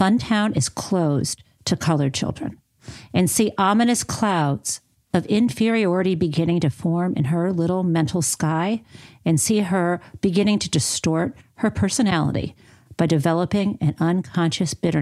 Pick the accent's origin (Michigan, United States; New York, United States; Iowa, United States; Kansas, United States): Michigan, United States; I'm from Michigan, so I'm always bringing things back to my state.